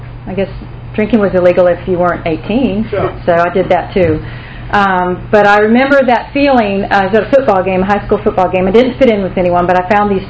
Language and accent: English; Auburndale, Florida, United States; I grew up in Polk County, Imperial Polk County, in Auburndale, Florida, which is a little redneck town between Winter Haven and Lakeland.